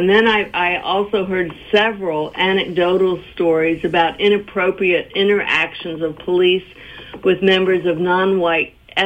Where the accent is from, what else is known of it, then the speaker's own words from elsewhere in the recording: Virginia, United States; I grew up in Northern Virginia, but I studied and I worked all over the state.